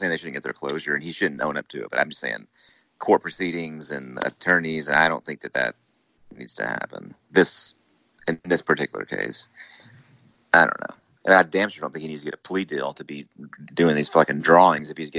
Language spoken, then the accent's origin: English; Houston, Texas, United States; which we're from Houston and we went to school there.